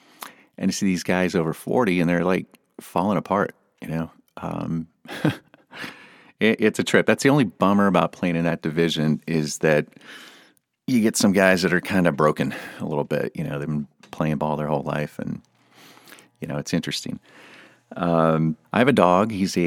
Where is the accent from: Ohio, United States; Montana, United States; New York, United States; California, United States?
California, United States; I grew up surfing in California, but now I live on a lake very far away from California.